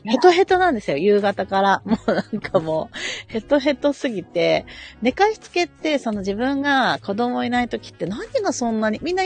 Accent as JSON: {"language": "Japanese", "region": "Saitama", "country": "Japan", "said": "ちょっと全然私埼玉県民なんですけど"}